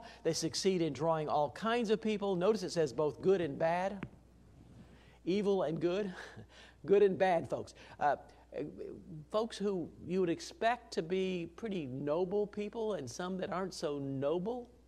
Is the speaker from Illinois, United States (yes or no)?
yes; Illinois, United States; You know, we're meat and potatoes at every meal. That's how I grew up in Illinois.